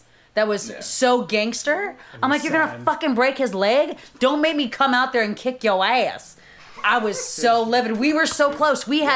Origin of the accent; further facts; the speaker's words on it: Fairfield, California, United States; now in Sacramento, United States; I have lived in Sacramento for 20 years, but I am from Fairfield.